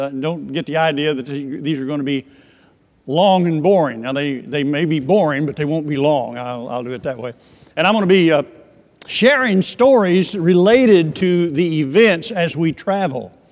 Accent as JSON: {"language": "English", "region": "Oklahoma", "country": "United States", "tie": "born or raised there", "said": "But I grew up in Oklahoma, and that's kind of Tornado Alley."}